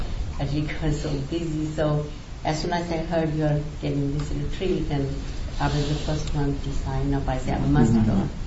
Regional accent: Toronto, Ontario, Canada; I'm from Toronto.

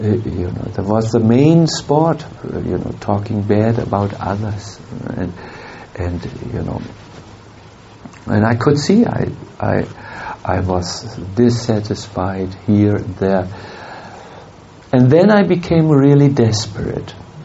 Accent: Northern Germany, Germany; We come from North Germany, you know, we are not easy people.

